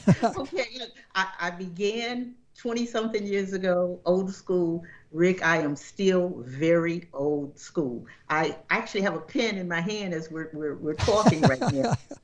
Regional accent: Jamestown, New York, United States; For example, I grew up in Jamestown, New York, as you mentioned earlier, in the Snow Belt.

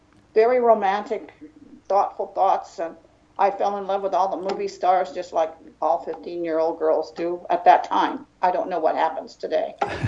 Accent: United States; I grew up here in the United States

